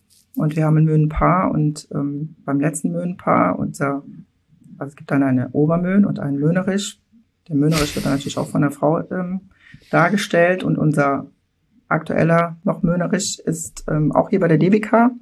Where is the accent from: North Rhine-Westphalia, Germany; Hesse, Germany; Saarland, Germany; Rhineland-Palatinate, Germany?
Rhineland-Palatinate, Germany; Mülheim-Kärlich; born or raised there